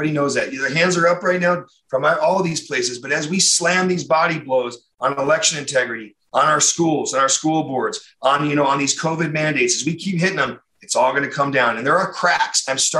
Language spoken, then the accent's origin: English; Chicago, Illinois, United States; born there; First of all, I was born in Chicago.